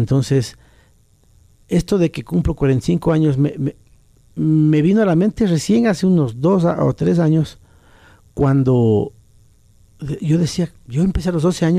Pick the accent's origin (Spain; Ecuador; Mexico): Ecuador; also born or lived in United States; Yo realmente no nací en Ecuador. ¿Ah, sí? Yo nací en los Estados Unidos.